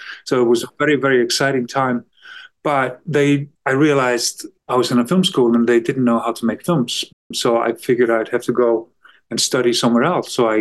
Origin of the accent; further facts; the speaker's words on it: Iceland; Yes, I was born and raised in Iceland.